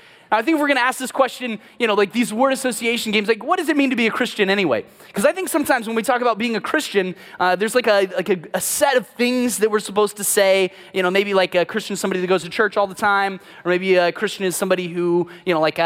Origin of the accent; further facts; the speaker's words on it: St. Louis, Missouri, United States; I'm from St. Louis.